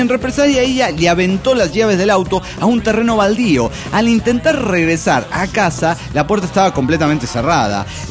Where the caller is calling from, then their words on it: Cuernavaca, Morelos, Mexico; de Cuernavaca, Morelos, México.